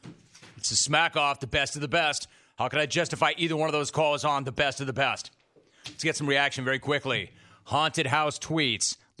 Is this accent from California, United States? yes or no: yes; Los Angeles, California, United States; A dude from my hometown of Los Angeles looking for his first top five or better.